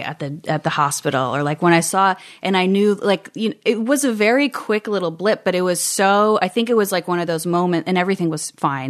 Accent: Buffalo, New York, United States; Buffalo, New York. All my family's back there.

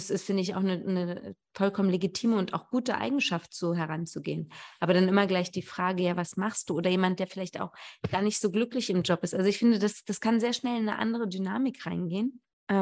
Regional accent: Berlin, Germany; aber ich bin ja auch Berliner, wir sind ja relativ egoistisch und bleiben in unserer Stadt.

